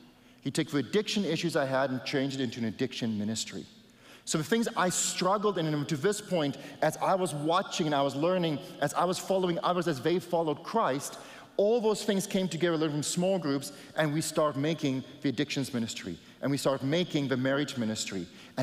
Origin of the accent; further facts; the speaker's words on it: South Africa; All I am is a South African farmer